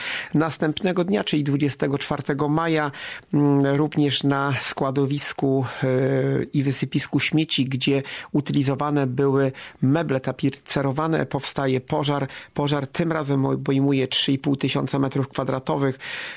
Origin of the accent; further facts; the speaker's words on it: Kuyavian-Pomeranian Voivodeship, Poland; ponieważ no pochodzę z tego województwa, stąd też mówię nasze województwo, w województwie kujawsko-pomorskim